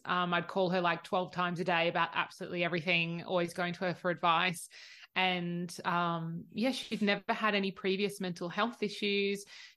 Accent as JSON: {"language": "English", "country": "Australia", "said": "I'm the Aussie."}